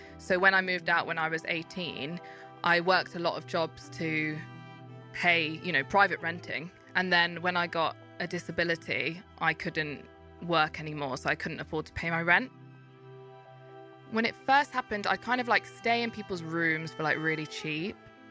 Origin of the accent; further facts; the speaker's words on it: Leicester, East Midlands, United Kingdom; now in London, United Kingdom; I am from Leicester. Couldn't go back to Leicester